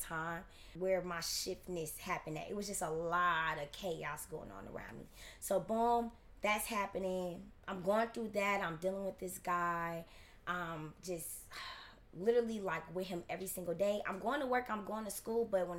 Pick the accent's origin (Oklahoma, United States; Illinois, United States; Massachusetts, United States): Illinois, United States; Chicago; Yes, I stayed in Chicago. I stayed in my hometown for school, y'all.